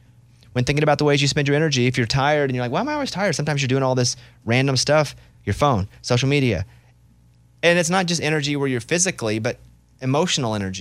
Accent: Arkansas, United States; me growing up in Arkansas, stuff's just on TV or on a map.

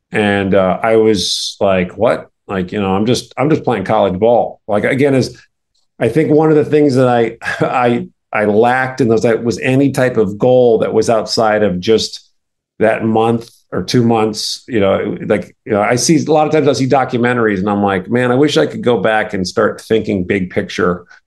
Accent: Ireland; moved away; being Irish, being an immigrant coming over, when you're coming from nothing, you have nothing to lose.

